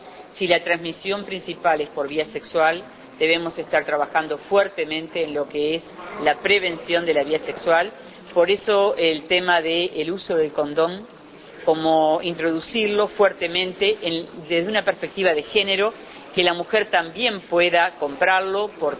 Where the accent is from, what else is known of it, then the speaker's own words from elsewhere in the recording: Uruguay; porque no hemos incorporado como uruguayos las prácticas de menor riesgo